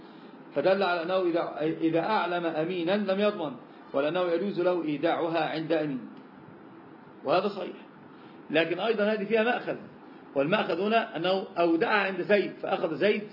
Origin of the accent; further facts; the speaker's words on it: Egypt; مكان هو بيسمونها عندنا في مصر العوام جميعا يسمونها شيئا